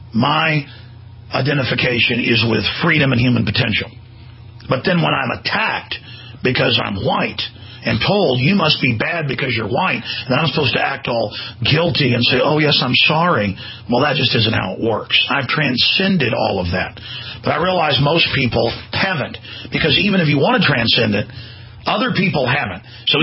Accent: Dallas, Texas, United States; I mean, I grew up in Dallas

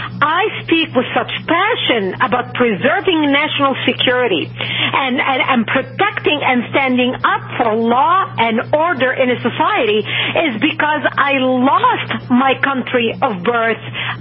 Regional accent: Lebanon; now in United States; I was born and raised in Lebanon, which used to be Paris of the Middle East.

